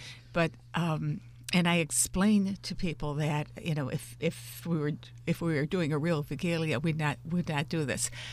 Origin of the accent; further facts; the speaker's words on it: Chicago, Illinois, United States; Thank you. I'm a Chicagoan.